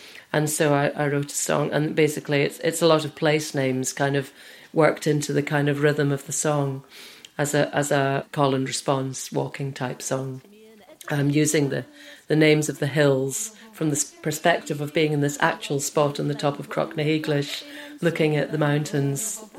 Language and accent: English; Scotland, United Kingdom; also born or lived in Edinburgh; I grew up as an only child, and I grew up a lot in the Highlands in near Skowrie, and my play places were the hills and the seashore